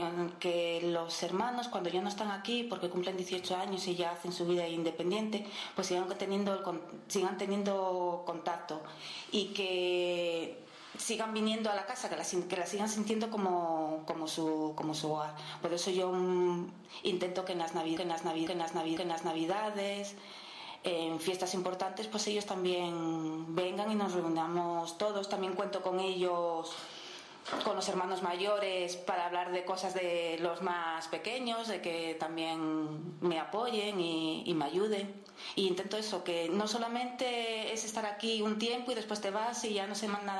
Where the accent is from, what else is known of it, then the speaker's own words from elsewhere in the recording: Luanco, Asturias, Spain; now in Tenerife, Spain; Yo soy asturiana, soy de Luanco y llevo aquí, pues bueno, todos estos años trabajando. En un principio pensaba que serían para como una experiencia, un poquito de tiempo. Yo pensaba un par de años y ya van 16.